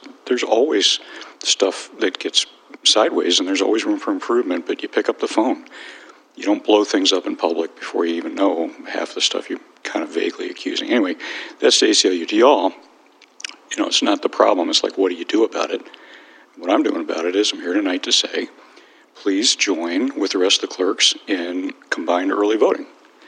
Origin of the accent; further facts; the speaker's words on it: Ann Arbor, Michigan, United States; I'm from Ann Arbor.